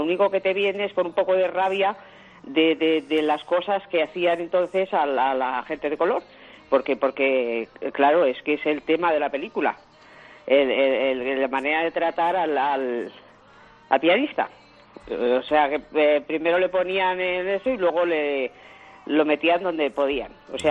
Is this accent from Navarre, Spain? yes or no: no; Salamanca, Castile and León, Spain; Yo soy de Salamanca y yo voy aquí a unos cines, a los cines Bandí